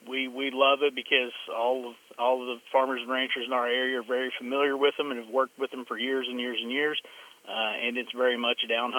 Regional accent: Eakly, Oklahoma, United States; It's always been something we've done growing up in the Eakley area.

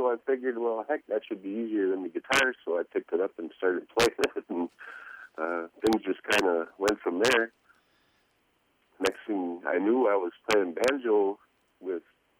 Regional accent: Sherry, Wisconsin, United States; I grew up in Sherry, Wisconsin, which is right in the middle of the state pretty much. And you may have heard of the Sherryland Ballroom.

